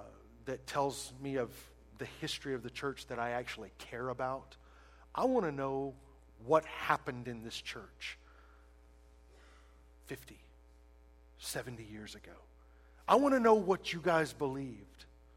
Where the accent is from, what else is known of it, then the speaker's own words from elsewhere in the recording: the South, United States; Well, I grew up in the South. They don't talk fast down there. By the way, we don't think slowly. We just speak slowly.